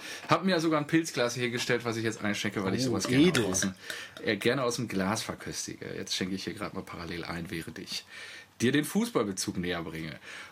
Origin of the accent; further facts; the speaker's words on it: Übbenhagen, North Rhine-Westphalia, Germany; Also du kennst das Kaff, in dem ich aufgewachsen bin